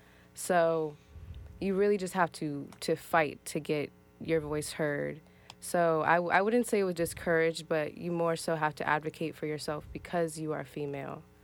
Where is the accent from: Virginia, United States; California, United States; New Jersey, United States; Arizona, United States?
Virginia, United States; Chesapeake; Growing up in Chesapeake was very interesting. It's not a particularly interesting city. It was actually voted third most boring city in the U.S. a couple years ago